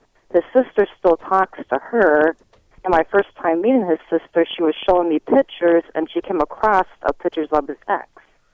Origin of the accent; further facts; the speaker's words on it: Toledo, Ohio, United States; I'm from Toledo, Ohio.